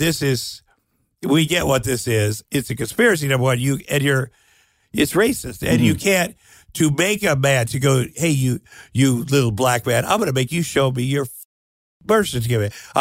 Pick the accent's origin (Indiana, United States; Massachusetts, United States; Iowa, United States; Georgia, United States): Iowa, United States; I grew up in Iowa. And your family's different. You will get picked on.